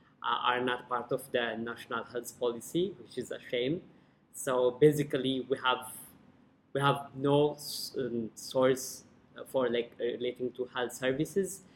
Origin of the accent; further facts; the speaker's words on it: Ethiopia; moved away as an adult; also born or lived in Nairobi; now in Australia; I'm originally from Ethiopia. I lived in Nairobi, Kenya for the last 3 years. I seek asylum in Nairobi. Before I moved to Nairobi, I was living in Ethiopia